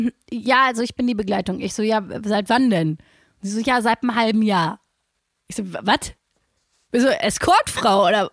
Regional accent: Essen, North Rhine-Westphalia, Germany; ich komme aus dem Pott, ich komme aus Altenessen.

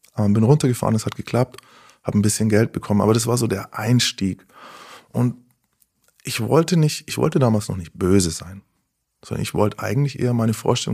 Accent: Nuremberg, Bavaria, Germany; Hatte einen Wohnsitz in Stuttgart, in München, war immer unterwegs. Ich bin Nürnberger, war in Nürnberg.

